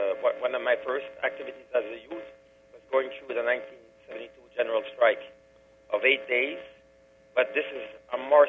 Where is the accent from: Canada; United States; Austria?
Canada; Kirkland Lake, Ontario; also born or lived in Noranda, Quebec; now in Montreal, Canada; I live in Montreal. I'm originally from Kirkland Lake, Ontario, and then Noranda, Quebec, where I used to work for the Noranda Mines until they got rid of us.